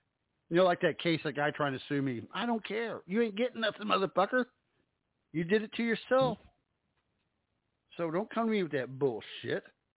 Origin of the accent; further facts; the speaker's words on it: England, United Kingdom; I'm from England, mate.